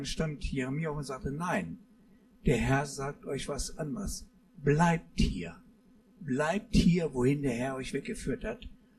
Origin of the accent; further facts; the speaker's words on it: Braunschweig, Lower Saxony, Germany; now in Wolfsburg, Germany; Und ich komme aus Braunschweig. Braunschweig hat eine lange Geschichte. Ich habe mich sehr mit der Geschichte beschäftigt und war auch froh, Braunschweig zu sein. Dann sind wir nach Wolfsburg gekommen, nach Reisling, und waren sehr froh, in Reisling zu sein.